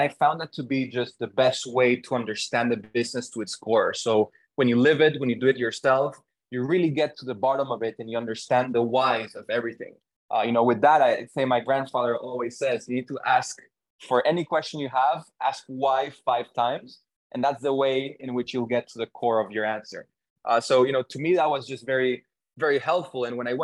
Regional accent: Panama City, Panamá, Panama; So I was born and raised in Panama City.

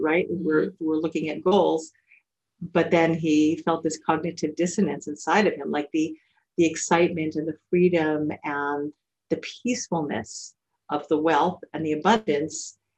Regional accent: United States; I grew up in the United States.

